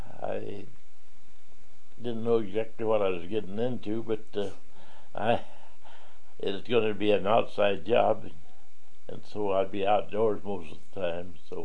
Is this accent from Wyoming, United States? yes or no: yes; Sheridan, Wyoming, United States; Yeah, I was born there, and it was a small town in the northern part of Wyoming